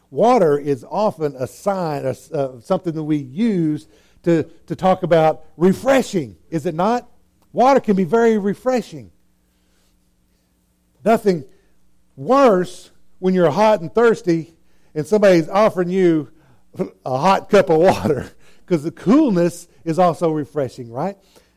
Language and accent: English; Texas, United States; I grew up in West Texas. I know what a parched landscape is. I'm not talking about West Texas like the other side of San Antonio. I'm talking about way West Texas, the real desert stuff. That's where I was born and raised.